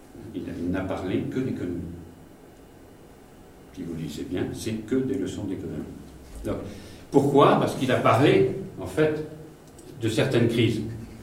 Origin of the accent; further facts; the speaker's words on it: France; now in Chapelle-sur-Moudon, Switzerland; Donc je suis en Suisse, je suis français d'origine, nul n'est parfait, désolé. Donc je suis depuis 12 ans en Suisse, donc j'habite entre Lausanne et Yverdon, à Chapelle-sur-Moudon. Très joli coin.